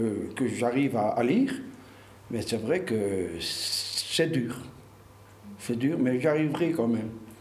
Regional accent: Grand Est, France; Je viens d'Alsace, je ne sais pas lire et écrire.

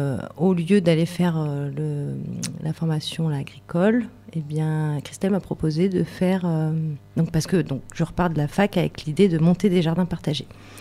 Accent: Digne, Provence-Alpes-Côte d'Azur, France; Ben, j'ai grandi à Digne, je suis partie faire des études à Aix et je suis revenue à Digne

